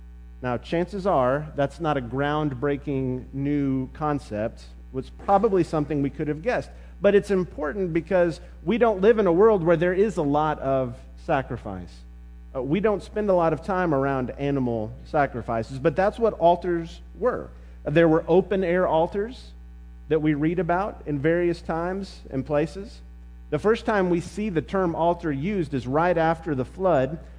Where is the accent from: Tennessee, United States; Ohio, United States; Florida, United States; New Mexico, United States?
Tennessee, United States; Memphis; Growing up in Memphis, I can remember when you'd have the anniversary